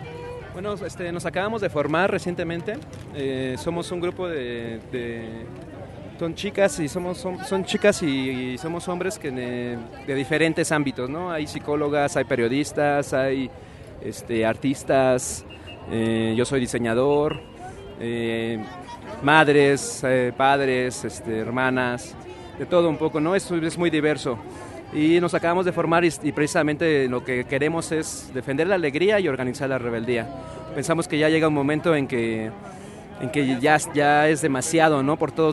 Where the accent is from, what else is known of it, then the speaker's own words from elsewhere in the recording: Mexico City, Mexico; vengo de aquí de la Ciudad de México